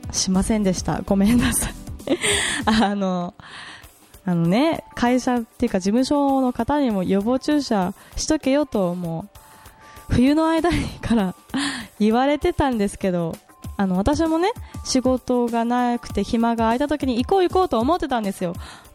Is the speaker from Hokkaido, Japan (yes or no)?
yes; Tomakomai, Hokkaido, Japan; 私は根っからの苫小牧っ子なのでもう地元愛してますので、もうこれからも苫小牧中心の活動は変わりません